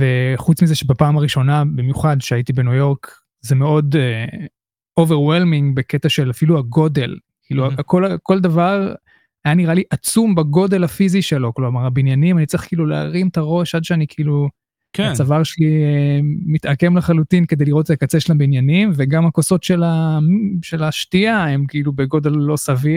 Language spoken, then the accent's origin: Hebrew; Rehovot, Central District, Israel; also born or lived in Tel Aviv / New York; מאיפה אני במקור? רחובות. זאת התשובה. שם נולדתי וגדלתי, אחר כך תל אביב, אבל זה כבר לא המקור. כן. ואחר כך ניו יורק.